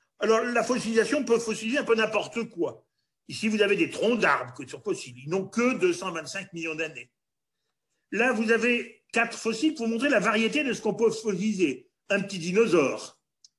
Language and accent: French; Auvergne-Rhône-Alpes, France; je vous montre une très très belle Bible auvergnate, parce que je suis auvergnat